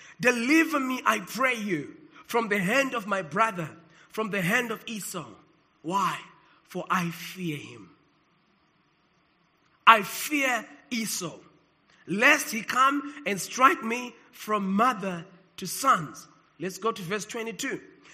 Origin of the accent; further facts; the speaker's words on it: Cape Town, Western Cape, South Africa; Okay, I came from Cape Town as well.